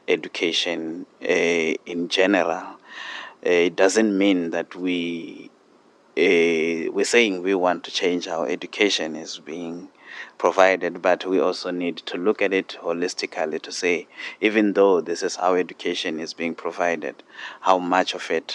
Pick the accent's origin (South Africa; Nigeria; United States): South Africa; now in Canada; But in essence, I am from South Africa